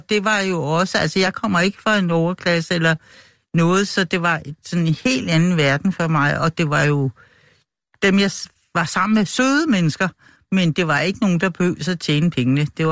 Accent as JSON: {"language": "Danish", "town": "Søborg", "region": "Capital Region of Denmark", "country": "Denmark", "tie": "born or raised there", "accent": "Copenhagen dialect", "said": "Ja. Eller ja, jeg er opvokset ude i Søborg."}